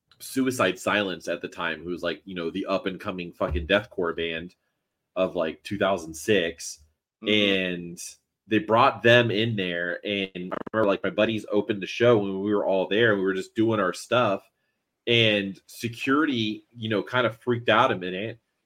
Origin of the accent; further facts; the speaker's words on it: Miami, Florida, United States; I grew up in Miami, and we didn't really have, like, a lot of venues to be able to put on shows.